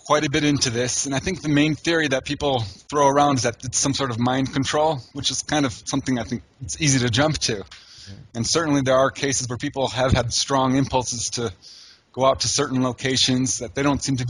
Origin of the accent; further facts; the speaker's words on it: Topanga Canyon, California, United States; when a wave of sightings hit my hometown, which was Topanga Canyon in California.